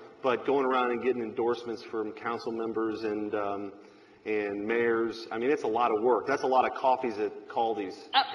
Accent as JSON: {"language": "English", "town": "Bridgeton", "region": "Missouri", "country": "United States", "tie": "born or raised there", "said": "I grew up in Bridgeton, which surrounds the airport."}